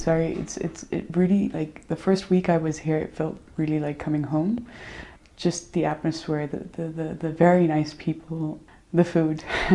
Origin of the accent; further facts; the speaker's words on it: Kenya; Because we grew up in Kenya, I as I said, I think the worlds were quite small.